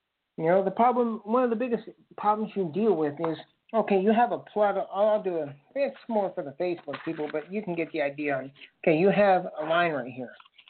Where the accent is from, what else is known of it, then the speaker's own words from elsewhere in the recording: Indiana, United States; as many of you know, I'm from Boiler Country